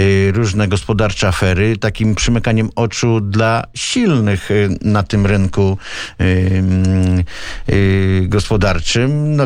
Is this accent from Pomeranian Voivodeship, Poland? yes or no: no; Warsaw, Masovian Voivodeship, Poland; jestem warszawiakiem z krwi i kości, z dziada pradziada